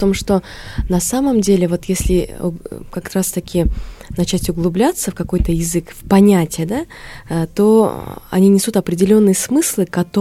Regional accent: Jalal-Abad Region, Kyrgyzstan; accent: Kyrgyz; moved away as an adult; now in Saint Petersburg, Russia; То есть южные. И как бы я большее время... говорила на кыргызском языке, у меня даже был акцент. И после турецкого лицея я училась в Джалабаде, а после него еще плюс турецкий и плюс еще узбекский смешался

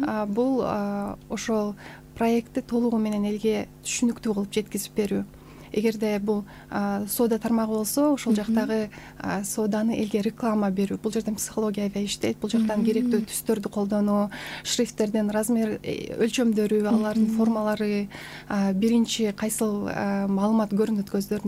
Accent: Ak-Suu, Issyk-Kul Region, Kyrgyzstan; Мен өзүм Көлдөн болом, Ысык-Көлдөн. Аксуу жергесинен болом.

